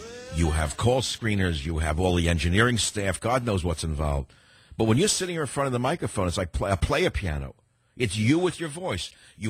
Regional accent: New York City, New York, United States; Like growing up in the Bronx, the tragedy of my family, the weight, the pain, the crying, the sadness.

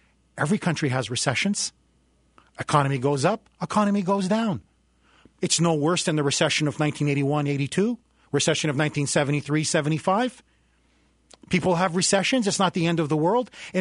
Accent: Canada; now in United States; I am originally from Canada. I have seen socialized medicine up close and up front.

